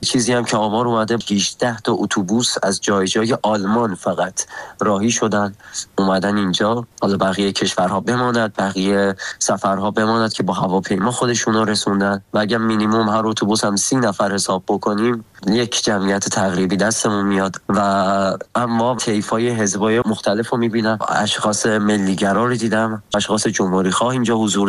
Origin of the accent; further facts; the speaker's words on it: Tehran, Tehran Province, Iran; born there; 25 سالمه، متولد تهرانم.